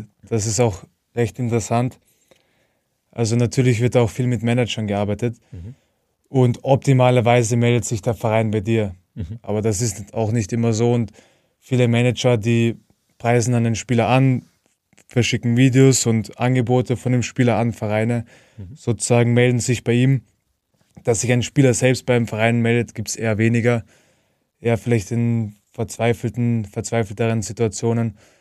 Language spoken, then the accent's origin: German; Graz, Styria, Austria; eigentlich Graz ist meine Heimatstadt